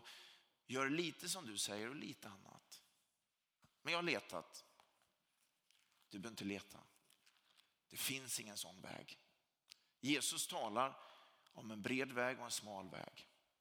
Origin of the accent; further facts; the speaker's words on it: Sweden; För jag är svensk och tycker om när det får vara lite lagom.